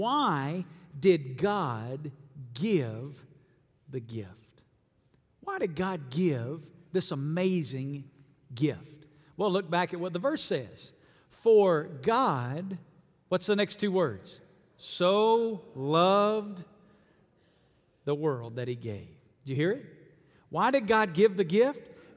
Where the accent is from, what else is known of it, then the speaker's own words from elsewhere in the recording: Alabama, United States; I was born and raised in Alabama. And when you grow up in Alabama, you can't help but love the Alabama Crimson Tide.